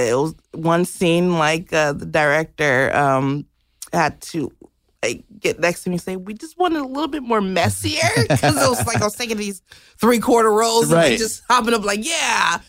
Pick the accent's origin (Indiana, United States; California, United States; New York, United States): California, United States; Los Angeles; I'm from Los Angeles.